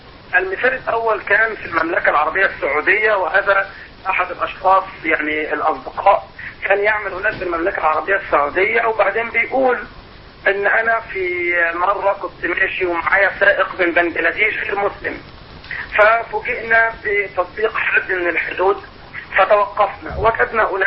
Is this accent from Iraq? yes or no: no; Egypt